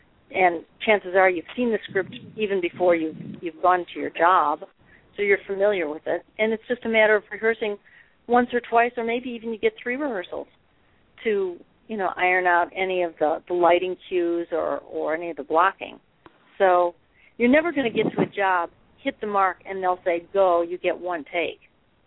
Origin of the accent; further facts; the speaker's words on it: Crystal Lake, Illinois, United States; Yeah, my mom was an actress, and my folks had a theater in my hometown of Crystal Lake, Illinois.